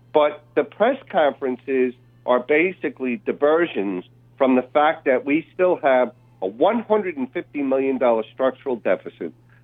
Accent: East Northport, New York, United States; Agriculture, when I grew up in East Northport, it was primarily, you know, broccoli and cucumbers. As a matter of fact, I picked raspberries when I was 8 years old.

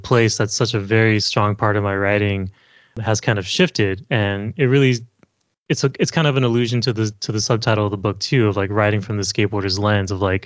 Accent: California, United States; she grew up near where I grew up in the San Gabriel Valley in the neighborhood of Bassett within La Puente. Shout out to La Puente and El Monte.

